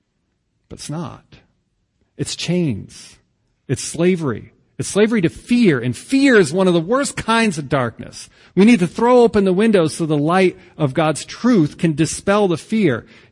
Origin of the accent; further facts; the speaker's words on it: New England, United States; And I'm from New England, which means I'm skeptical and cynical of any kind of number like that.